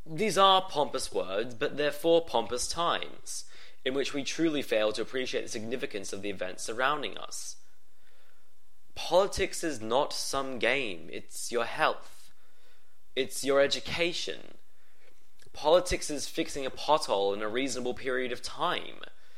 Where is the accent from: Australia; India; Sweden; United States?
Australia; as an individual, as an Australian citizen, and as a member of the lucky, wealthy 10% of this planet